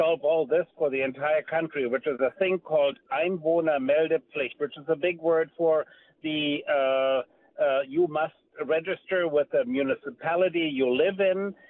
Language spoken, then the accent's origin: English; Germany; now in Wausau, United States; I'm a German citizen. I'm a permanent resident here in Wausau, Wisconsin.